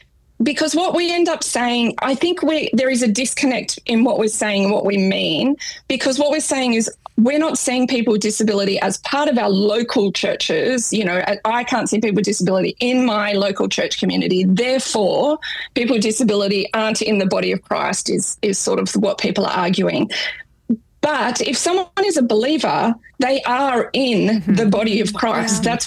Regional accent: Australia; accent: Australian; Don't ask me to say a word with R at the end, because I always have trouble when I'm in the United States and I ask for a glass of water, as we would say it in Australia, and no one understand

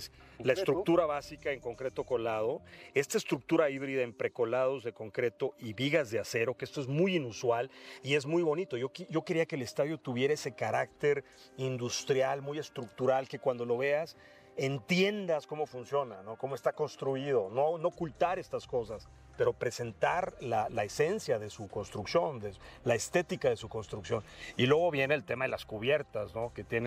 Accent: Mexico; yo soy mexicano, quizá para mí era más sencillo asociarme con la cultura de México

